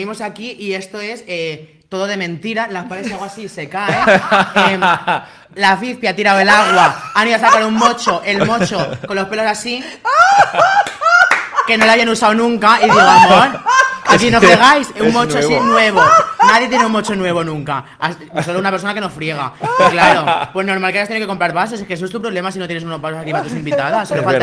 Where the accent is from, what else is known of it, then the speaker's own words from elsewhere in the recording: Finland; ¿que soy de Finlandia, no de Dinamarca?